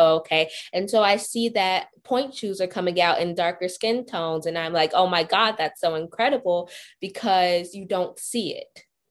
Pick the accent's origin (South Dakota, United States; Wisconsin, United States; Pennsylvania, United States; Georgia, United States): Georgia, United States; Atlanta; I'm from Atlanta, Georgia.